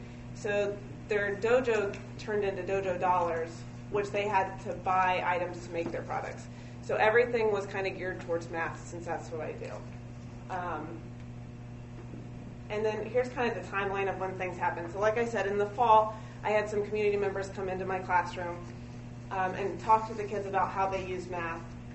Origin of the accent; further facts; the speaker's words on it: Marysville, United States; I'm from Marysville. My parents are from Marysville. My grandparents are from Marysville.